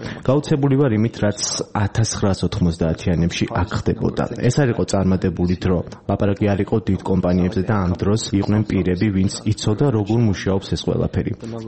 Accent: United States; მე ამერიკელი ვარ

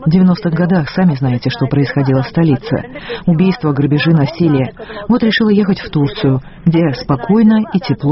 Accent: Yerevan, Armenia; moved away as an adult; now in Istanbul, Turkey; Я приехала из Еревана в Стамбул более 7 лет назад.

